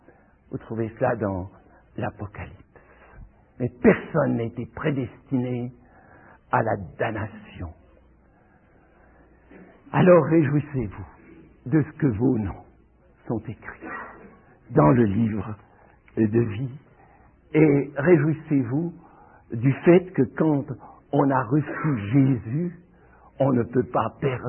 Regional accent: Switzerland; born there; pourquoi mes ancêtres, persécutés parce qu'ils lisaient la Bible, se sont enfuis en Suisse, et que je suis né en Suisse. Mais comme je dis quelquefois, mes racines sont françaises.

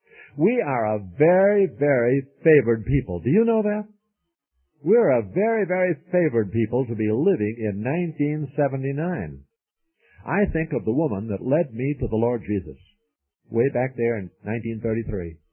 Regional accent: St. Petersburg, Florida, United States; it is up here, but around St. Petersburg where I live, we, and don't believe this, they typed off, I'm not from Miami, I'm from St. Petersburg.

